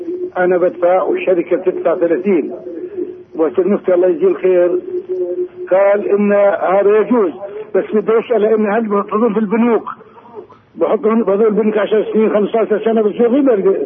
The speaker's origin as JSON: {"language": "Arabic", "town": "Jerusalem", "country": "Palestine", "said": "أنا من القدس"}